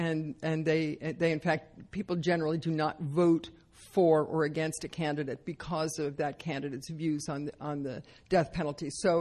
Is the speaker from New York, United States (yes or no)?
yes; Brooklyn, New York, United States; born there; and maybe it's because I was born in Brooklyn, I'm not sure